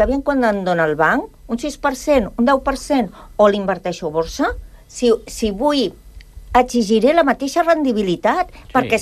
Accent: Santa Coloma de Gramenet, Catalonia, Spain; born there; Jo vaig néixer a Santa Coloma de Gramenet

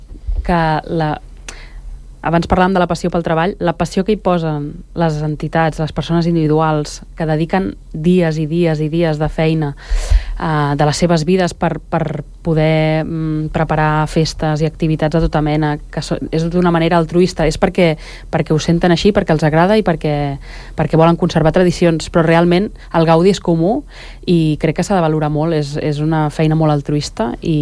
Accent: Sant Cugat, Catalonia, Spain; also born or lived in Barcelona; Jo sempre dic que vinc de Sant Cugat, tot i que vaig néixer a Barcelona.

